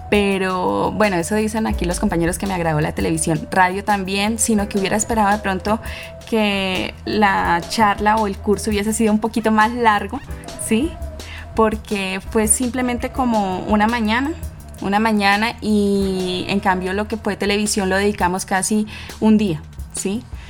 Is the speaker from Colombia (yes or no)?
yes; Bucaramanga, Santander, Colombia; yo soy estudiante de Bucaramanga.